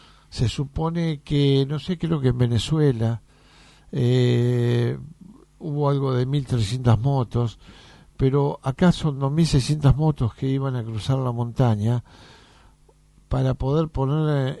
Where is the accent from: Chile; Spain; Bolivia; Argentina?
Argentina; nos debe interesar a nosotros como argentinos